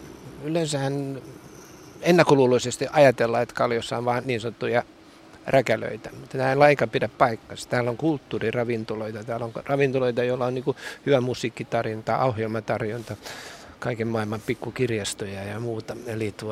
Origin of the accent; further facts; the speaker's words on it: Helsinki, Uusimaa, Finland; olen paljasjalkainen helsinkiläinen, mutta asun talvet Panamassa ja niin sanotut kesät Suomessa.